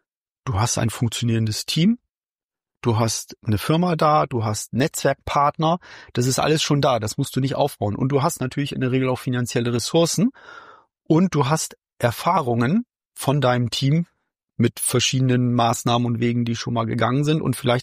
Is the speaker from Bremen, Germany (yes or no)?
yes; Bremen, Germany; ich komme aus dem Norden in Bremen